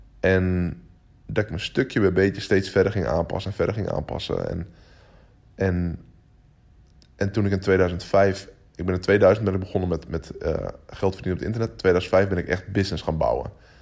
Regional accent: Drachten, Friesland, Netherlands; Ik ben opgegroeid in Drachten, in een dorp in Friesland.

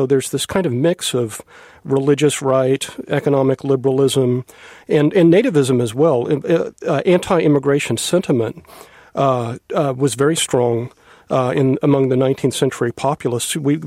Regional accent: Texas, United States; And so I'm from Central Texas.

